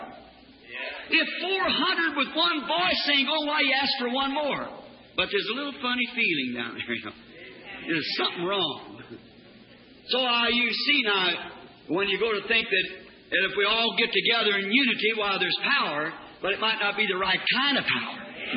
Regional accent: Ireland; My people formerly were Catholic, you know. So, being an Irishman.

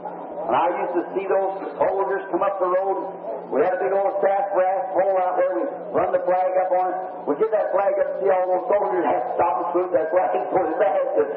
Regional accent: United States; I'm American. I love my nation.

